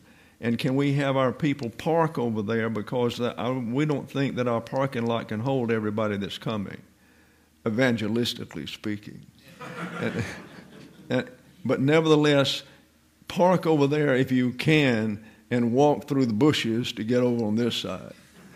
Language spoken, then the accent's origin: English; Alabama, United States; born there; I was born in Lower Alabama. Things were quiet down there.